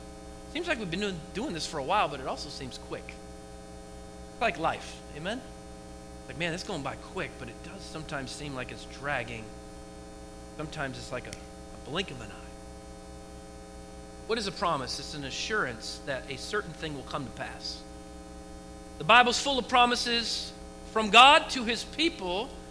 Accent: United States; it's just a mentality of being an American

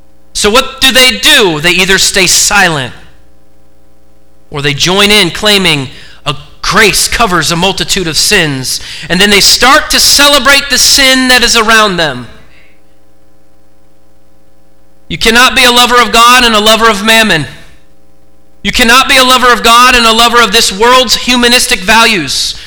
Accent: Oregon, United States; I'm from Oregon, go Ducks.

